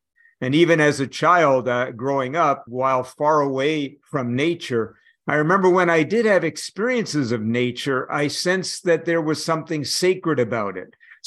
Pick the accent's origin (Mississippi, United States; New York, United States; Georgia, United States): New York, United States; New York City; I grew up in New York City, really had almost no experience of being in true nature because our family wasn't very rich and we really couldn't travel to big nature.